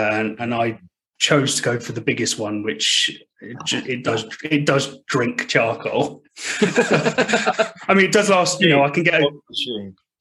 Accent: South West England, United Kingdom; I went back down to Devon. I'm from Devon

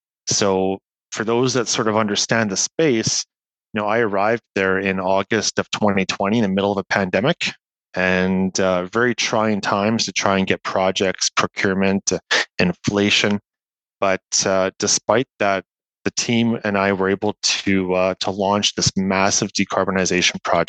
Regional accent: Winnipeg, Manitoba, Canada; I'm a prairie boy at heart. I grew up in Winnipeg, Manitoba.

